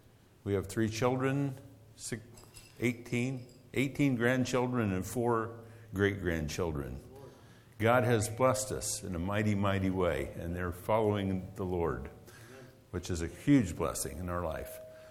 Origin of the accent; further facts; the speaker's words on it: Quinter, Kansas, United States; we're from Quinter, Kansas. How many people know where Quinter, Kansas is? Well, look at that. I'm amazed. Straight west of here, about 200 miles. Maybe not quite 200. 180, we'll say. But I was born and raised there.